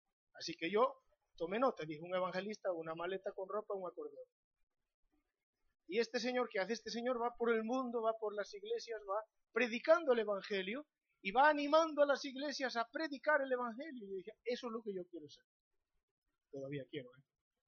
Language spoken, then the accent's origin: Spanish; Galicia, Spain; Como gallego mal pensado, con perdón de los presentes